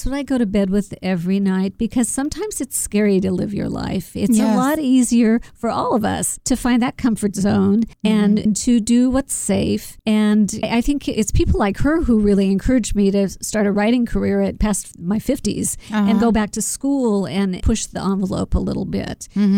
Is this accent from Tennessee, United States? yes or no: no; Fresno, California, United States; The beginning of my book is all about growing up in Fresno and you know, my ethnic background.